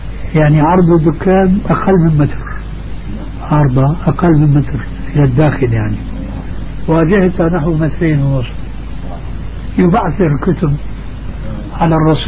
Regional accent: Syria; يقولوا عندنا في الشام

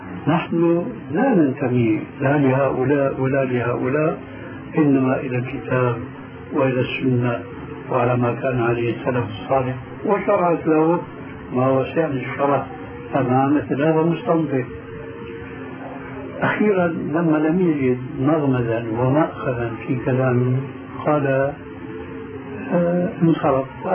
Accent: Syria; إما كما يقولون عندنا في سوريا اسم الحيطان يعني لا يعملون شيئا

